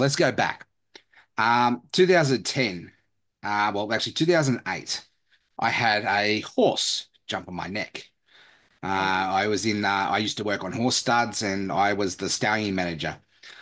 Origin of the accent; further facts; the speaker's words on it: Australia; especially as an Australian man. Working on the land, like I left school at year nine. I grew up in that laborer environment